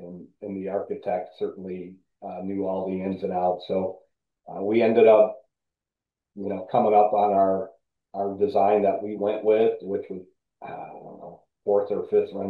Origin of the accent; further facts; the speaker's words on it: Palos Heights, Illinois, United States; I grew up in Palos Heights. I live in the Orland area now